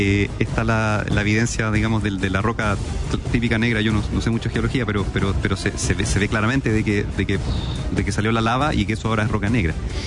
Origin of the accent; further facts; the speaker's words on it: Chile; cosa que yo creo que soy el único chileno que he ido